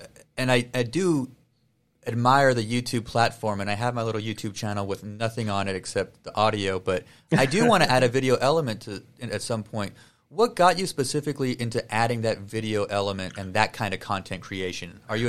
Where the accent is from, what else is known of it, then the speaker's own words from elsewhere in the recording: El Paso, Texas, United States; And in the great state of Texas, my home, right? I'm from El Paso